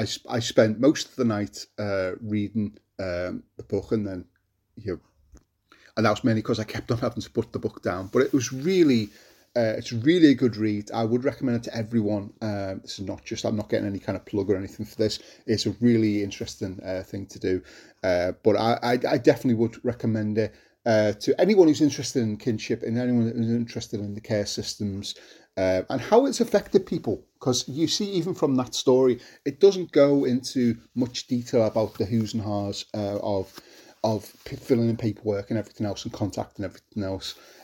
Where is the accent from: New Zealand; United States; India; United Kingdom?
United Kingdom; Liverpool, North West England; I'm from Liverpool, and that's my story growing up.